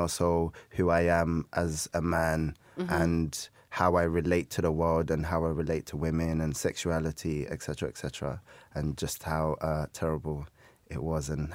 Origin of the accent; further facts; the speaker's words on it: London, United Kingdom; I'm from Peckham.